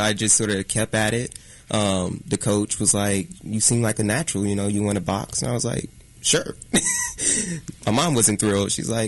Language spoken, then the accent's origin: English; Kansas City, United States; Born and raised in Kansas City. Started in fitness in college.